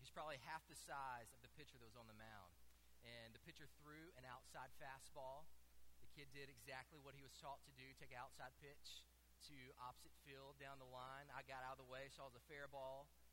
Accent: Sylacauga, Alabama, United States; I grew up in Sylacauga, Alabama. Many of you have probably driven right through Sylacauga on your way to Birmingham many times, going on Highway 280.

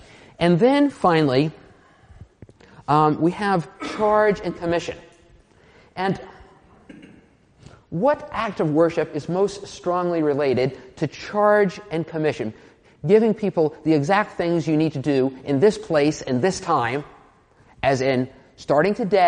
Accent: New Jersey, United States; I grew up in New Jersey, and I can remember as a kid growing up

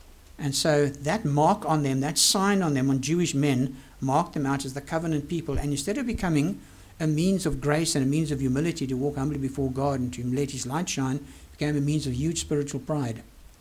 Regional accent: Zambia; accent: Zambian; also born or lived in Congo, DRC; In Zambia, I was called a foreigner because I was born in Congo, DRC. In Congo, I was called a foreigner because I could not speak their language well. My Zambian accent always got me arrested in Congo, right in the place where I was born.

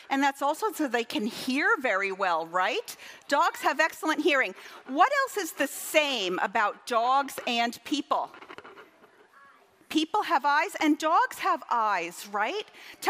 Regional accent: Duxbury, Massachusetts, United States; I'm local to the Boston area. I grew up in Duxbury

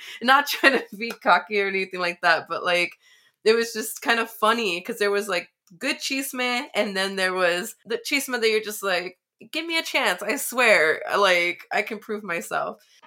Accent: Chicago, Illinois, United States; You know, I grew up in Chicago. Chicago is definitely like Spanglish, and at least with my friends.

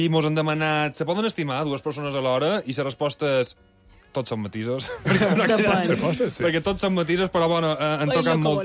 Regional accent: Marratxí, Balearic Islands, Spain; de Marratxí

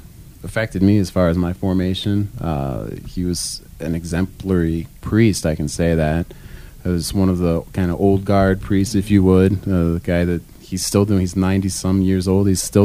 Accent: Piqua, Ohio, United States; my parish priest growing up in Piqua, Ohio, a small, I don't know, maybe 20,000 people in the town.

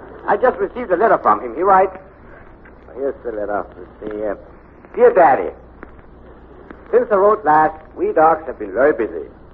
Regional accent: Denmark; born there; English is a second language; I was born a baby in Denmark in the year 19... Let me see, 1 year before my first birthday. And we didn't have much money, and so I was born at home.

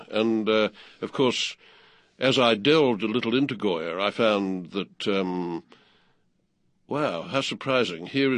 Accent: Australia; which even I, as an Australian teenager, had heard

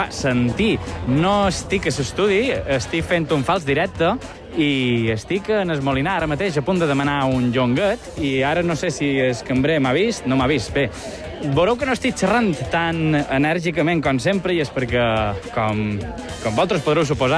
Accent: Palma, Balearic Islands, Spain; sóc un home sa, sóc un llonguet de Palma

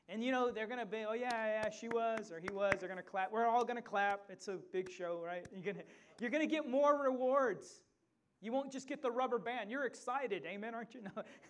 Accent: San Antonio, Texas, United States; born there; I was born in America. I was born a Texan.

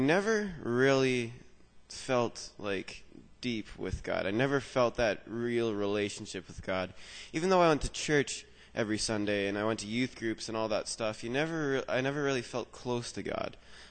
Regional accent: Iroquois Falls, Ontario, Canada; I'm from Northern Ontario, in a little town called Iroquois Falls near Timmins. In other words, the end of the world. No one knows about it. Yeah, I grew up basically in a Christian home

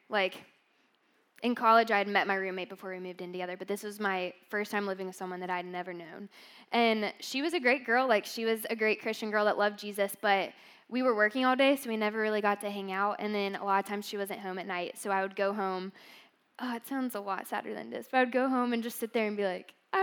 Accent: Matthews, North Carolina, United States; now in Greenville, United States; So, but I grew up in Matthews, North Carolina. Does anyone know where that is?

